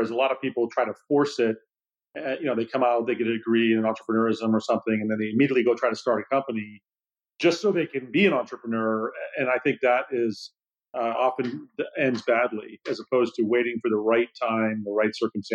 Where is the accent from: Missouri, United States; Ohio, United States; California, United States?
California, United States; growing up in the Silicon Valley